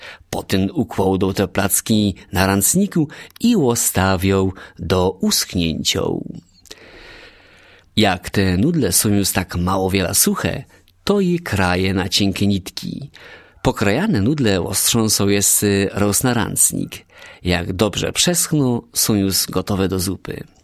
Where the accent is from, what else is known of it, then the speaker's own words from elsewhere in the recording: Łubniany, Opole Voivodeship, Poland; U nas w Łubnianach tak naprawdę możemy fajerować dwa łotpusty.